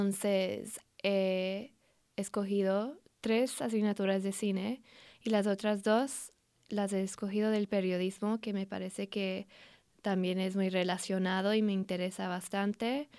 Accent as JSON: {"language": "Spanish", "region": "London", "country": "United Kingdom", "second_language": "Spanish", "said": "Yo soy de Londres."}